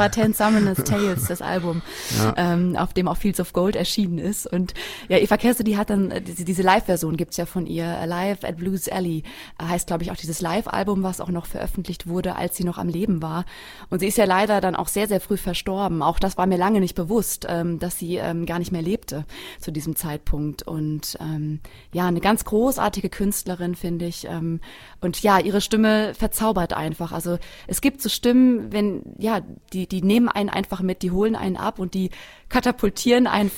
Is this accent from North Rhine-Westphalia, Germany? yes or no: no; Sinn, Hesse, Germany; ich war 12, da habe ich das erste Mal in meinem Heimatdorf Sinn auf der Bühne gestanden